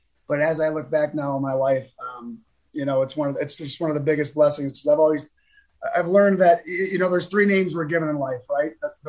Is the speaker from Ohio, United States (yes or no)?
yes; Cleveland, Ohio, United States; now in Chesterland, United States; I'm from Cleveland, Ohio, and I live now in a suburb of Cleveland, about 20 miles east, called Chesterland. But I grew up in Cleveland, Ohio